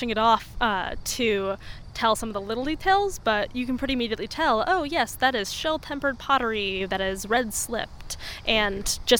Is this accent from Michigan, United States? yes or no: no; St. Louis, Missouri, United States; I grew up in St. Louis, so I would take social studies field trips as a little elementary school kid over here.